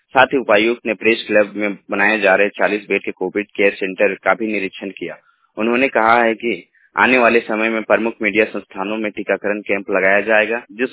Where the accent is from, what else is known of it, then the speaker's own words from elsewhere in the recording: Ranchi, Jharkhand, India; मैं रांची से हूँ